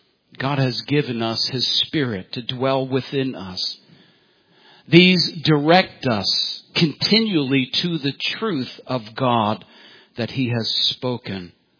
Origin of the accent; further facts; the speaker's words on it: Ireland; If I wasn't Irish, I wouldn't be angry.